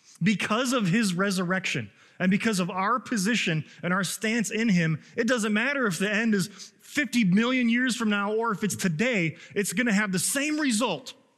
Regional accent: Chicago, Illinois, United States; now in Minnesota, United States; I know I'm from Illinois and I'm from Chicago, but man, I have become a Minnesotan, right?

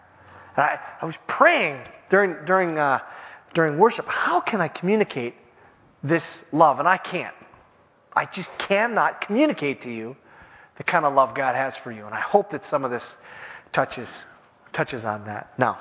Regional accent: Minneapolis, Minnesota, United States; I was in San Diego, and I happened to meet a guy, and he heard I was from Minneapolis.

